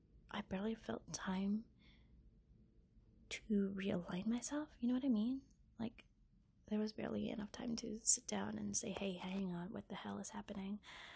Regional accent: Philippines; accent: Filipino; English is a second language; there's my Filipino accent showing.

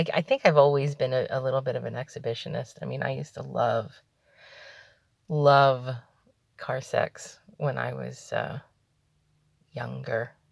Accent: New York City, New York, United States; Yeah, it's aunt. I'm a New Yorker, so it's, you know, that's how it comes out.

